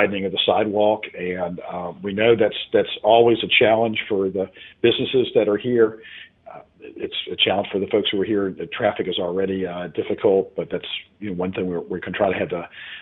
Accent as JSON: {"language": "English", "town": "Hillsborough", "region": "North Carolina", "country": "United States", "said": "I can be across North Carolina, I can be in Virginia or somewhere in the Southeast, and I say, oh, I'm from Hillsboro, and people say, oh, I love Hillsboro."}